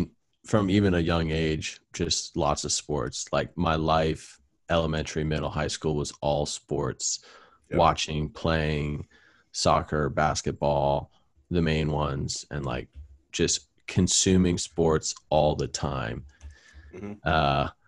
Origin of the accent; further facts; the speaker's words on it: Pennsylvania, United States; And so I'm super thankful for growing up in Central PA.